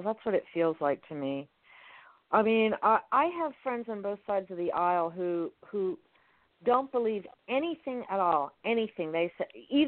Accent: Miami, Florida, United States; And I know him from a long time back because I grew up in Miami and all.

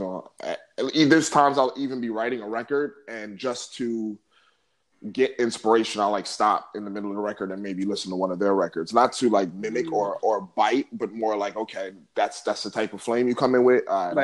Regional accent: Bronx, New York, United States; typical story growing up in the Bronx is crazy, man.

